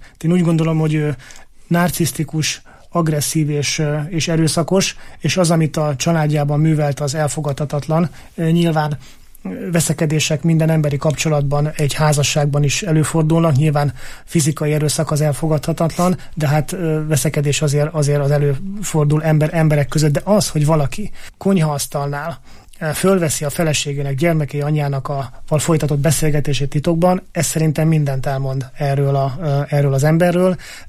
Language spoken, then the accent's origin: Hungarian; Eger, Heves, Hungary; Én egriként, egri országgyűlési képviselőként azt tudom mondani